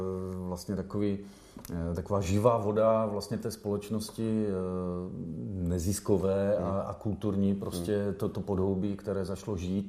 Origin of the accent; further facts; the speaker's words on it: Ostrava, Moravian-Silesian Region, Czechia; A obrovsky jsme využívali toho, že jsme z Ostravy.